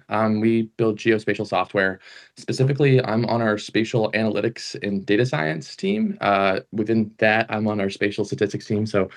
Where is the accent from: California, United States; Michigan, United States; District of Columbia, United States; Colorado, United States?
California, United States; I grew up in California. I should have known in the first place.